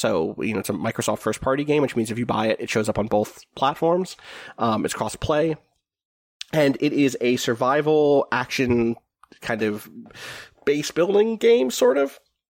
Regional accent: New Zealand; Also, I grew up in New Zealand, and in the pre-digital storefront days, game prices were obscene.

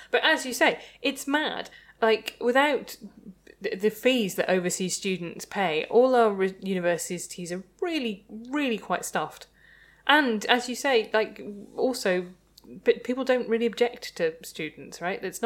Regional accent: Midlands, United Kingdom; And B, I'm from the Midlands.

